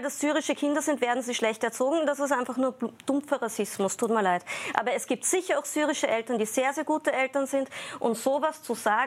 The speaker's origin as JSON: {"language": "German", "country": "Austria", "said": "ich als Österreicherin habe überhaupt nichts davon"}